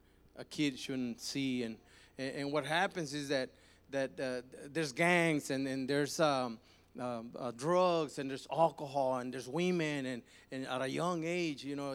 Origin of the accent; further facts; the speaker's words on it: Mexico; So my life was, I grew up in Mexico.